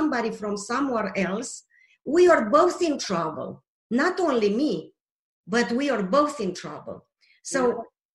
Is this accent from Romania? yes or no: yes; Romania; English is a second language; moved away; I didn't have a phone number to call. When I had to eat, I didn't know people can order sandwiches. I didn't know from Romania people can go